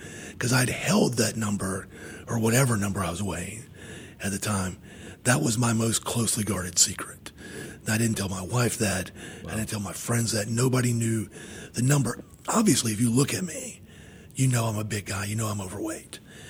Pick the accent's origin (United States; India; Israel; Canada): United States; Charlotte, North Carolina; Because I'm from Charlotte. I haven't been to New York that much. I haven't rode the subway that much.